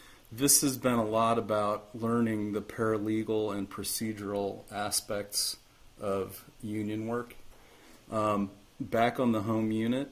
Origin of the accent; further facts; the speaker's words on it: Arizona, United States; I'm from Arizona, from, well, I live in Flagstaff, but I work in Williams, Arizona